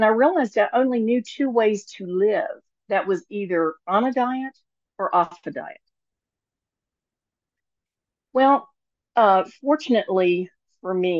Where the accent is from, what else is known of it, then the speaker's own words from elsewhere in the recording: Deep South, United States; Now, I'm from the Deep South, so I learned, the proper w aspects of being a lady, and I knew how to interact with people.